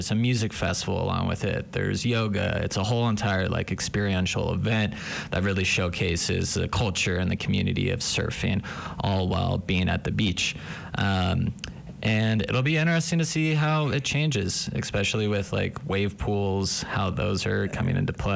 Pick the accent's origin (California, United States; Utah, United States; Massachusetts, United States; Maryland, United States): Utah, United States; Park City; I grew up in Park City and went through the school system.